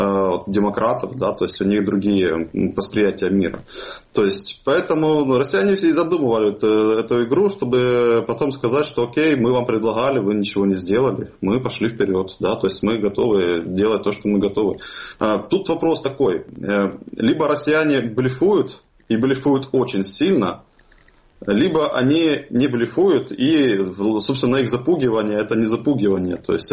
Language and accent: Russian; Donetsk, Donetsk Oblast, Ukraine; moved away; После того, как я переехал из Донецка, да, я увидел, как это все произошло, было очевидно, что, ну, земля наша